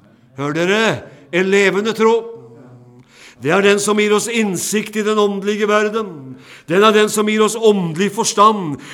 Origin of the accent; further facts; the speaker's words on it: Notodden, Vestfold og Telemark, Norway; Jeg vokste opp i en menighet hjemme på Notodden, Betania